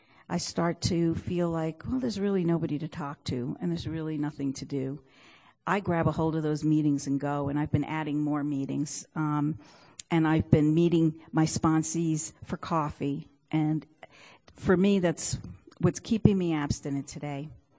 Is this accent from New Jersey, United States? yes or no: yes; New Jersey, United States; moved away as an adult; now in Cleveland, United States; I ended up having to move from New Jersey, where I grew up, and I grew up in OA in New Jersey, and moved for a job to Cleveland, Ohio 10 years ago with my husband.